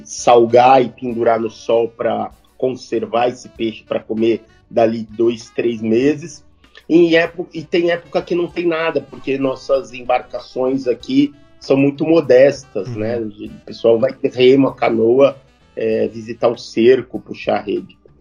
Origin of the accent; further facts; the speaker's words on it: Toque Toque Grande, São Paulo, Brazil; Bom, cara, eu sou caiçara do litoral norte de São Paulo. Fui criado em Toque Toque Grande, meu pai era caseiro de um bananal.